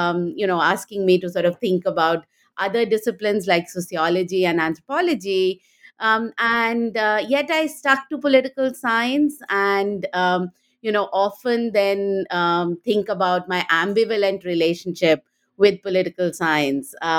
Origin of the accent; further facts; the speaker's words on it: India; So I grew up in India and went to Delhi University